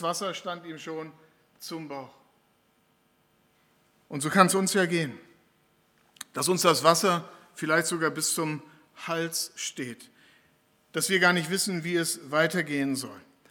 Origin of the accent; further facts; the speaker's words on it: Lower Saxony, Germany; in meiner Heimat in Ostfriesland